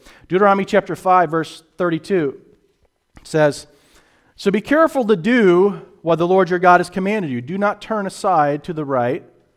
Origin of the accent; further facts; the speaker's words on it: Missouri, United States; See, some of you think I'm Southern. I'm not Southern. I'm from Missouri, so nobody knows.